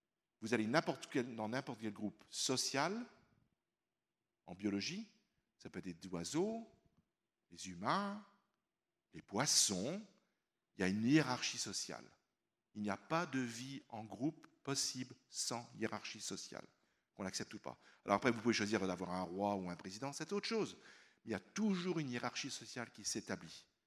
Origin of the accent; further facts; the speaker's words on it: United States; alors moi, je vais vous dire, je suis américain